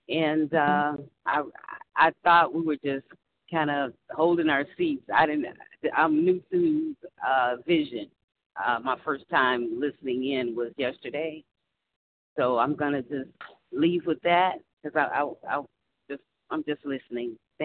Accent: Chicago, Illinois, United States; I'm from Illinois, Chicago area.

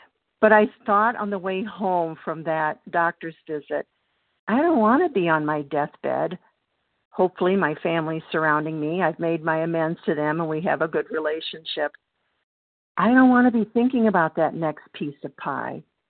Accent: Illinois, United States; I'm from Illinois, and … from Illinois.

